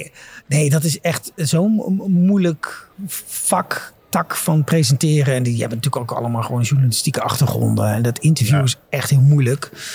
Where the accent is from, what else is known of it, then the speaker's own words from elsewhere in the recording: North Brabant, Netherlands; ik ben een Brabander.